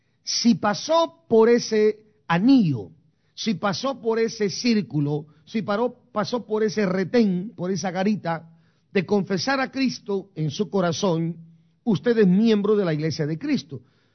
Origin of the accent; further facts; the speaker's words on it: Guatemala; now in San Francisco, United States; ese día me vine de Guatemala para los Estados Unidos. No fue sino que hasta cuando llegué a San Francisco